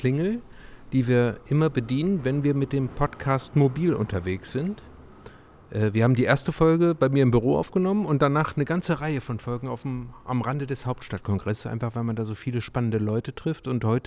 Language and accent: German; Minden, North Rhine-Westphalia, Germany; Ich komme aus Minden.